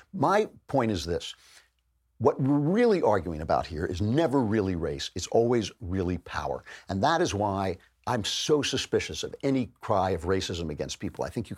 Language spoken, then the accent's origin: English; United States; I'm glad I'm an American who doesn't have to think like that.